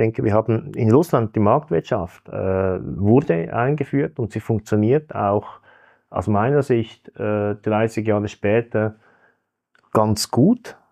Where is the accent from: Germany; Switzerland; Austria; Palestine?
Switzerland; Und ich komme aus der Schweiz